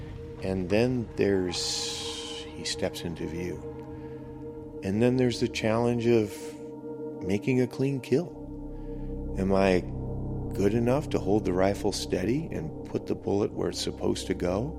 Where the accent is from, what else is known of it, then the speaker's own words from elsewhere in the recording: Michigan, United States; moved away as an adult; I grew up in Michigan, rural Michigan, and like a lot of people, I came here as a young person and stayed.